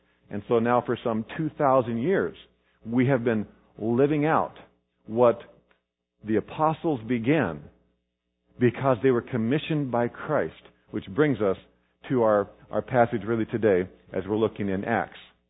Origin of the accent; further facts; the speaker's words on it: Kansas, United States; It's kind of like I say I'm from Kansas and people go, do you know so-and-so? I mean, we don't have many people in Kansas, but I really don't know everybody either.